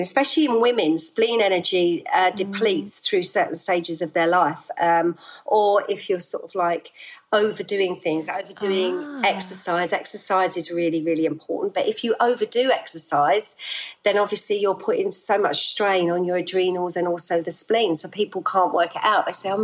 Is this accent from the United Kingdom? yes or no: yes; London, United Kingdom; now in Norfolk, United Kingdom; I'm a Londoner, born and bred. I was brought up in Southeast London and then I moved to Norfolk 7 years ago